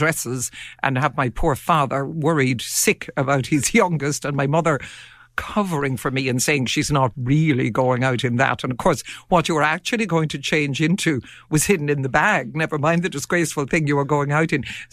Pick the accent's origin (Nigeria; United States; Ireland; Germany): Ireland; Ferns, Leinster; I had a great childhood. I grew up in a townland, Coolator, which in those days would have been astonishingly rural. As you know, Wexford, County Wexford, is now home